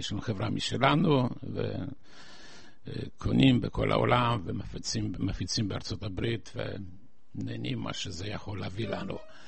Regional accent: Wrocław, Lower Silesian Voivodeship, Poland; moved away; also born or lived in Israel / San Francisco, United States; המקום איפה שגרתי, ראיתי את הבונקר תמיד שעניין אותי על יד הבית שלנו, הסביבה לא הכי יפה, אבל וורוצלב עצמה עיר די יפה. טוב, אחרי עזבתי את פולין ב-56, עלינו ארצה

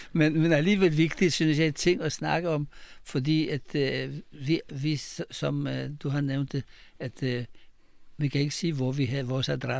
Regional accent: Israel; now in Denmark; Jeg kommer fra Israel, den gang, der var mange år siden.

